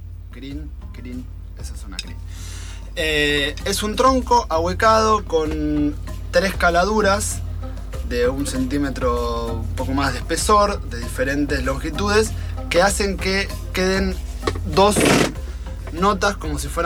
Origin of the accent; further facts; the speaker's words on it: Buenos Aires, Argentina; born there; yo, que nací en Capital Federal